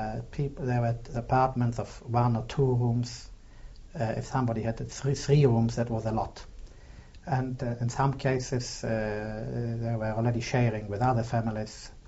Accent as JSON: {"language": "English", "town": "Piotrków Trybunalski", "region": "Łódź Voivodeship", "country": "Poland", "tie": "born or raised there", "said": "It so happens that my hometown, that is Piotrków Trybunalski, was the first ghetto in Poland."}